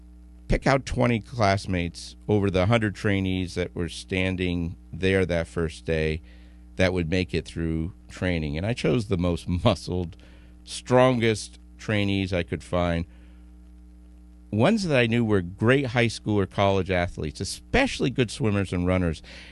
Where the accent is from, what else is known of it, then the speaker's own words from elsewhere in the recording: Vermont, United States; first, even though I grew up in Vermont, the first thing that I learned is the coldest winter I ever spent was in Coronado, California